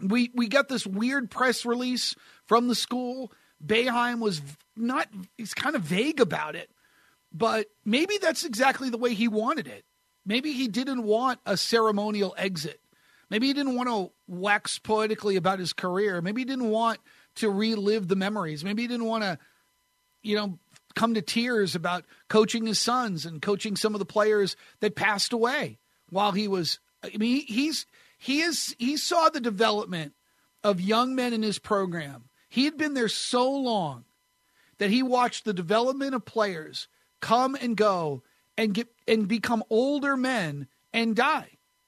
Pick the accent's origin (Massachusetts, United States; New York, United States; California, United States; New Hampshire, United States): New Hampshire, United States; Because I grew up in New Hampshire, and I know what it's like to have feet of snow land on your house.